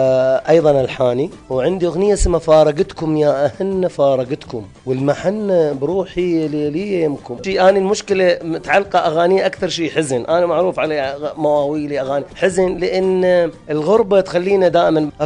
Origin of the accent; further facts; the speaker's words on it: Dubai, United Arab Emirates; يعني عندنا في دبي إلا مقومات